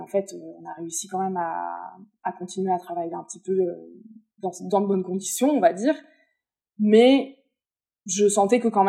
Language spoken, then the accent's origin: French; Aix-en-Provence, Provence-Alpes-Côte d'Azur, France; born there; now in Lille, France; moi, je suis née à Aix-en-Provence, aujourd'hui, j'habite à Lille.